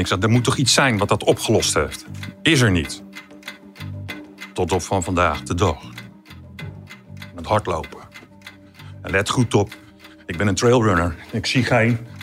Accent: Amersfoort, Utrecht, Netherlands; Ik kom uit Amersfoort.

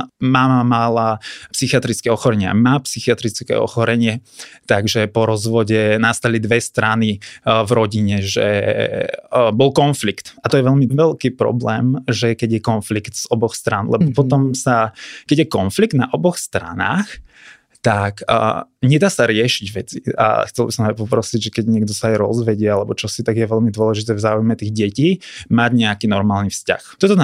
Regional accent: Žilina Region, Slovakia; now in Bratislava, Slovakia; A ja keď som prišiel z Kysúc, kvázi z rurálneho prostredia, tak som prišiel do Bratislavy do trocha iného sveta.

